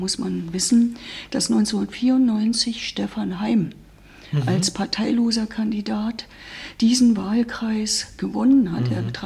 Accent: Berlin, Germany; 2002 trat ich dann hier in Marzahn-Hellersdorf in meiner Heimat

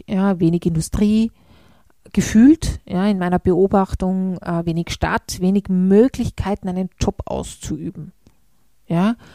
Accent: Upper Austria, Austria; bin ich auch halb in Oberösterreich groß geworden bei meiner Familie. Und das Spannende ist, dass das sehr ländlich ist, die Gegend, wo diese Familie, der Teil der Familie herkommt.

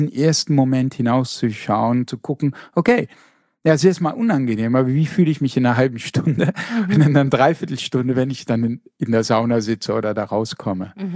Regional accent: Rhineland-Palatinate, Germany; ich komme ja auch aus einer Weinfamilie, also ich komme aus der Pfalz, mein Urgroßvater war Winzer.

